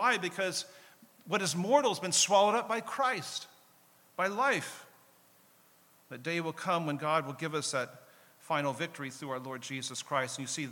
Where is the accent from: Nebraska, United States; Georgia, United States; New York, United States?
Nebraska, United States; I was raised in Nebraska, and we had tornadoes.